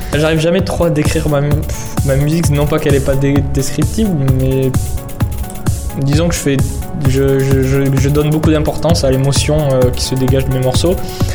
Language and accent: French; Toulouse, Occitanie, France; now in Paris, France; je viens de Toulouse, j'ai emménagé à Paris il y a 3 ans